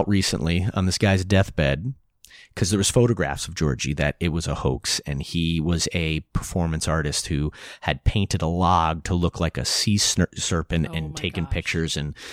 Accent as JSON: {"language": "English", "town": "Newburgh", "region": "New York", "country": "United States", "tie": "born or raised there", "said": "Now, growing up in Newburg on the Hudson River, there's major little cities along."}